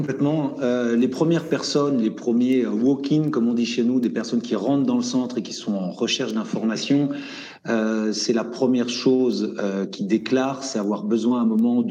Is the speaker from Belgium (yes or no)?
yes; Belgium; de par mon origine. Moi, je suis belge, je viens du plat pays